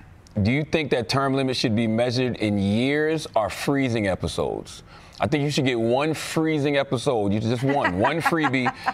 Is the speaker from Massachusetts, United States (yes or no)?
no; South Carolina, United States; Earlier, I had the opportunity to interview the former governor of my home state of South Carolina.